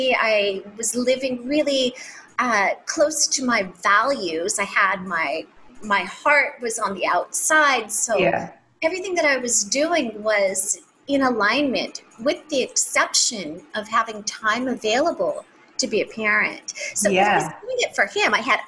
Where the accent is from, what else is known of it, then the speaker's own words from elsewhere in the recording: Los Angeles, California, United States; I, too, am from California. I'm from Los Angeles.